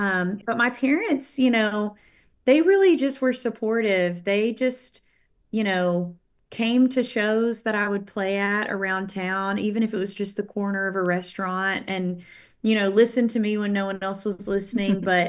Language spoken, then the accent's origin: English; Muscle Shoals, Alabama, United States; So for those of you that don't know, my hometown is Muscle Shoals, Alabama.